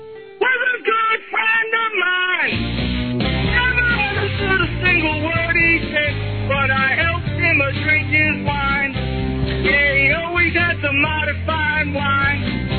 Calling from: Waldorf, Maryland, United States

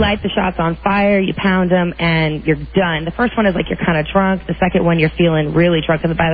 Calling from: Herndon, Virginia, United States

